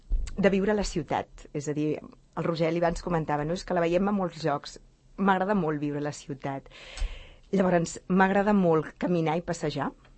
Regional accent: Sant Cugat del Vallès, Catalonia, Spain; born there; Jo sóc nascuda a Sant Cugat.

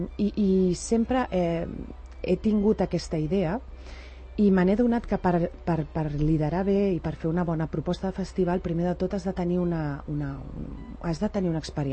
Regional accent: Sant Cugat del Vallès, Catalonia, Spain; jo ja sabeu que sóc filla de Sant Cugat i a més sóc enamorada d'aquest poble. Jo segueixo dient poble perquè vinc de família de pagesos i traginers, per tant, jo m'hi sento, tot i que ara és una ciutat.

